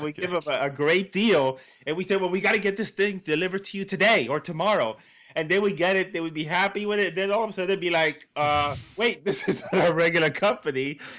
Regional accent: Puerto Rico; I'm from Puerto Rico, originally from Puerto Rico. I grew up in a, you know, literally

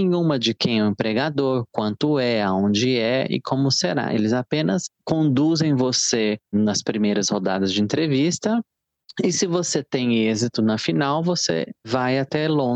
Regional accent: Barra do Garças, Mato Grosso, Brazil; born there; Eu nasci em Mato Grosso, numa pequena cidade banhada pelo rio Araguaia, que se chama Barra do Garças.

